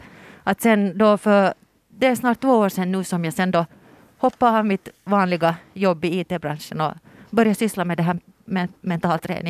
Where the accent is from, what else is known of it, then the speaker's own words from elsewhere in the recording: Tenala, Uusimaa, Finland; No, jo, alltså jag är född och uppvuxen i Tenala